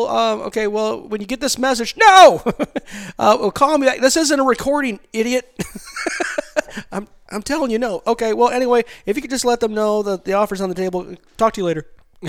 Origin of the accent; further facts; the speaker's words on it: Canada; Yeah, I'm from Canada.